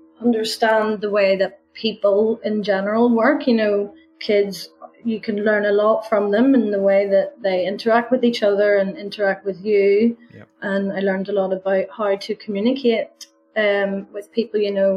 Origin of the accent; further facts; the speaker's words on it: Belfast, Northern Ireland, United Kingdom; accent: Belfast; my Belfast accent is still there a wee bit.